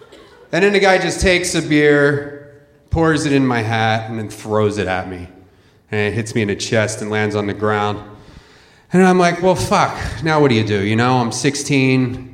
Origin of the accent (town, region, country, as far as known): Philadelphia, Pennsylvania, United States; born or raised there